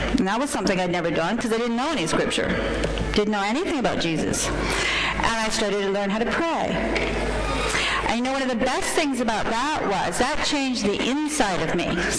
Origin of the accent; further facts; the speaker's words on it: Canada; Because I'm a Canadian. That's right, because I grew up in a different culture and I couldn't think like a Japanese.